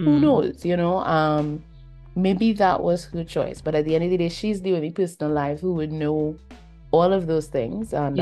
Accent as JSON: {"language": "English", "country": "Trinidad & Tobago", "said": "you and I now you and I may not be Jamaican, we are Trinidadian, but as persons"}